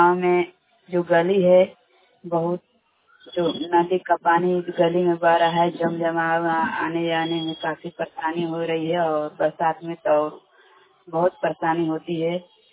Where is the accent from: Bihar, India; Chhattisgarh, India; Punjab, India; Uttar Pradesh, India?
Bihar, India